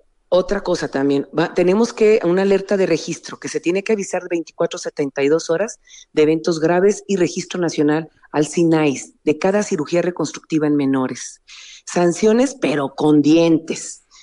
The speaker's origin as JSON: {"language": "Spanish", "region": "Durango", "country": "Mexico", "said": "Está en Durango, es mi tierra. Yo soy senadora del estado de Durango, precisamente."}